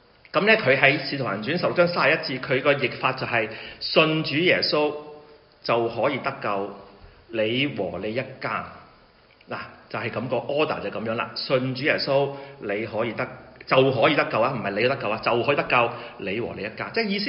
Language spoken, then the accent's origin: Cantonese; Hong Kong; 我自己来自香港